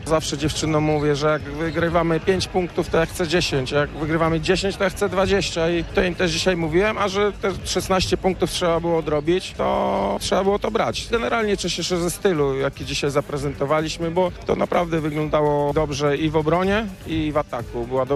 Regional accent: Lublin, Lublin Voivodeship, Poland; Jadę do rodzinnego Lublina, tam spędzę Wigilię

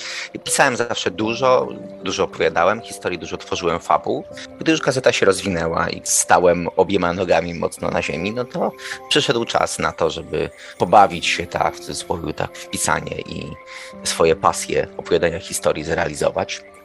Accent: Piaseczno, Masovian Voivodeship, Poland; born there; temu swojemu ukochanemu miastu, w którym żyję, jak się urodziłem w Piasecznie i prowadzę tę gazetę, jestem z tym miastem związany.

